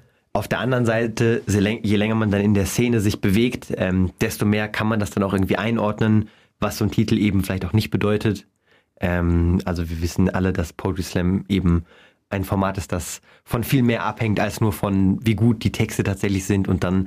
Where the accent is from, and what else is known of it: Munich, Bavaria, Germany; born or raised there; also born or lived in Bonn